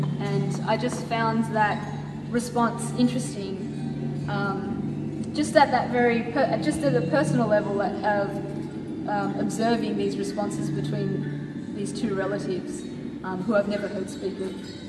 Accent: Sydney, New South Wales, Australia; also born or lived in Melbourne; Yeah, I was born in Melbourne. We moved to Sydney before I turned 2.

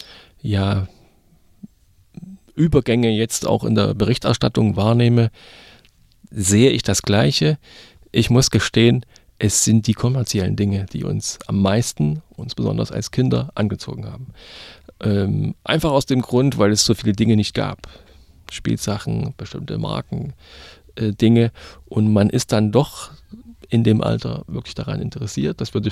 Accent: Schleiz, Thuringia, Germany; ich stamme aus Thüringen, aus dem östlichen Thüringen. Und von uns ist es zur bayerischen Grenze gar nicht so weit, also nach Frankenhof in diese Region. Meine Heimatregion ist sozusagen Schleiz

